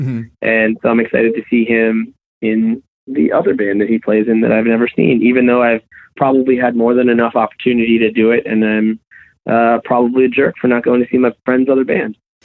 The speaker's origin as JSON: {"language": "English", "country": "Canada", "said": "I have the benefit of being a Canadian citizen, so I've never had to deal with our border"}